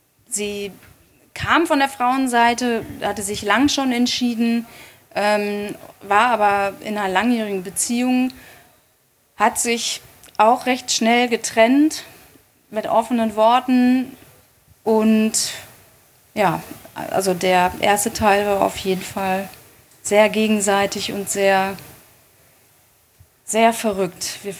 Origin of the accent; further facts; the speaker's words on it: Dortmund, North Rhine-Westphalia, Germany; Und ich bin in Dortmund aufgewachsen, ich bin wenig weg gewesen